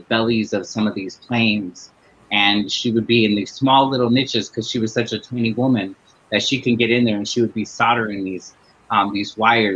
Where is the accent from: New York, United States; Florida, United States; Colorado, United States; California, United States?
California, United States; San Fernando; Growing up in San Fernando and in a very Latino community, I wasn't Latino enough. I speak very little Spanish. I understand Spanish, but I don't necessarily, I'm not fluent in it.